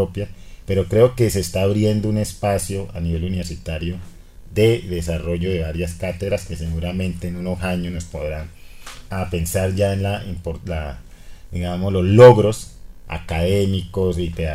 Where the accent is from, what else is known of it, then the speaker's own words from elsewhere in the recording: Tumaco, Nariño, Colombia; also born or lived in Cali; yo nací en Cali, pero realmente yo me crié en Tumaco. Mi familia es tumaqueña, mi madre, mi familia materna, mi familia paterna es de Buenos Aires, Cauca, o sea que tengo la doble raíz costeña y norte caucana